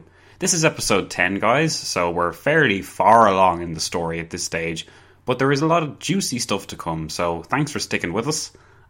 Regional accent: Ireland; hey, come on, I'm Irish

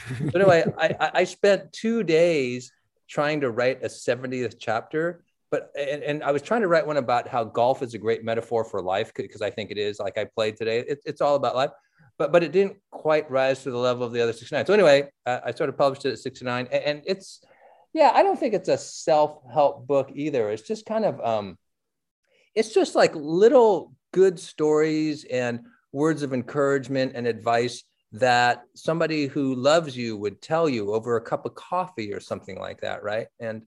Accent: San Francisco, California, United States; I grew up in San Francisco reading the Chronicle.

